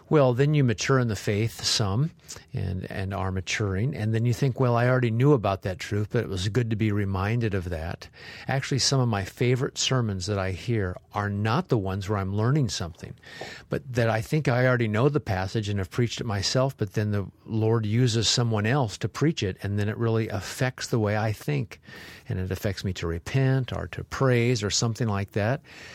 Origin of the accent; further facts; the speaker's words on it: United States; to my mind as an American, I can just pick up memory easier out of the NAS.